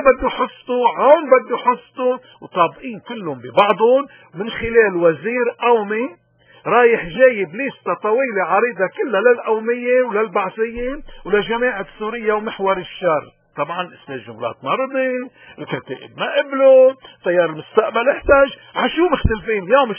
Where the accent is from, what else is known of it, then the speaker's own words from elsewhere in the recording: Lebanon; ولكن بدنا نرجع نحن كلبنانيين وكسكان بالشرق الأوسط، الناس اللي ما بنعرف إلا لساننا